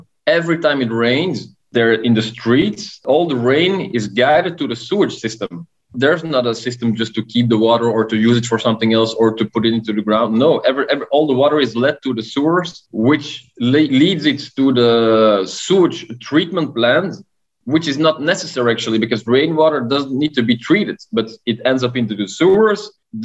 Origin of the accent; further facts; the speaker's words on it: Brussels, Belgium; English is a second language; I'm from Brussels. I was born and raised here